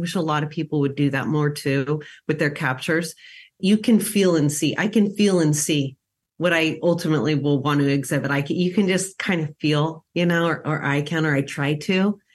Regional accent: United States; But as an American, that's always more than they have.

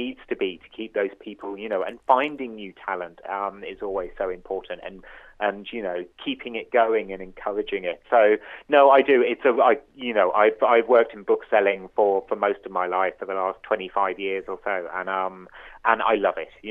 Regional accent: Brighton, South East England, United Kingdom; moved away as an adult; now in Dublin, Ireland; No, I grew up, I was born down in Brighton in the UK, just near London in the UK, and then I came to Dublin for the weekend 15 years ago

